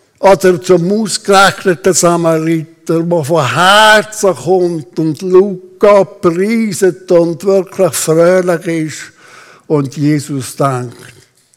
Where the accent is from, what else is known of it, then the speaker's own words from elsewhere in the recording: Switzerland; sind wir Schweizer wirklich besser als die Afghanen, die so ein trauriges Leben haben im Land.